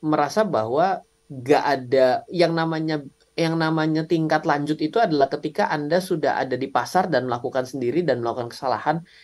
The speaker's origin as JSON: {"language": "Indonesian", "country": "Indonesia", "said": "kita datangnya dari Indonesia sendiri kan."}